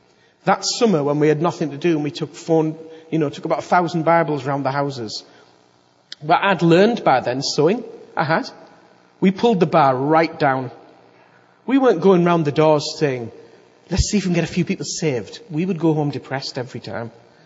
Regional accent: United Kingdom; I mean, we hate that stuff, don't we? We're British.

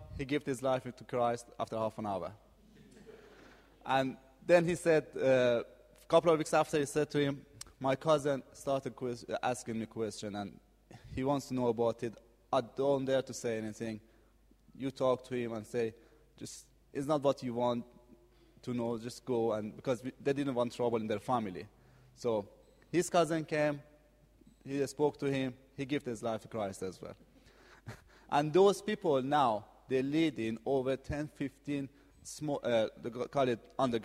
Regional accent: Iran; English is a second language; For those who don't know, I'm coming from Iran.

